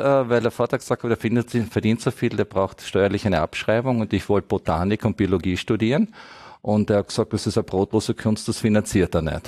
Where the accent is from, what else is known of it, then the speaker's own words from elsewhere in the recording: Spittal an der Drau, Carinthia, Austria; also born or lived in Tyrol / Lienz; ich bin in Tirol geboren, von Kärntner Eltern, habe die Volksschule in Spital in der Drau gemacht, Unterstufe in Lienz-Osttirol, Gymnasium, Oberstufe mit Matura im Burgenland, zwischen Freude und Bestrafung, dann Bundesheer in Kärnten